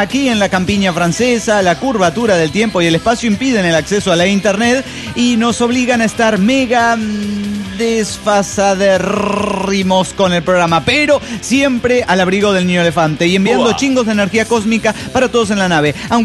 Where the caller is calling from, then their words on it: Guadalajara, Jalisco, Mexico; Soy la tapatía rojiblanca desde Guadalajara, Jalisco, México.